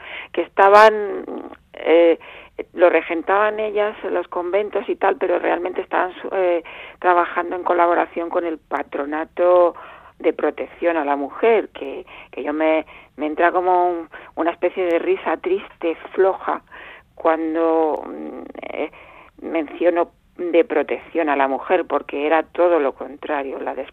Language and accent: Spanish; Madrid, Community of Madrid, Spain; also born or lived in Getxo; Nací en Guecho, pero porque mi padre estaba trabajando allí. Uh-huh. Y luego ya, pues con poquitos meses, volvimos a la casa de Madrid y es donde me he criado.